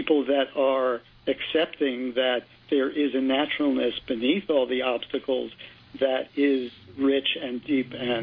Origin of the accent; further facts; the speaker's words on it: New York City, New York, United States; a tangible discovery that I have made growing up in New York City and having all the equipment that goes along with that, which is basically cynicism.